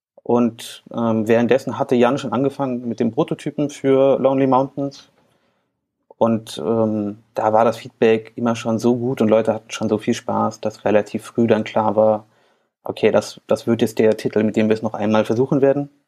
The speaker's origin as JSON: {"language": "German", "region": "Berlin", "country": "Germany", "said": "Nee, wir sind Berliner."}